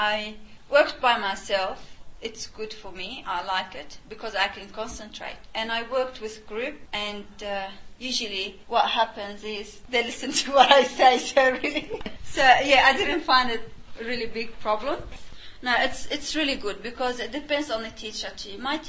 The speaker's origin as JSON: {"language": "English", "country": "Lebanon", "second_language": "English", "said": "Lebanon. It's not magic."}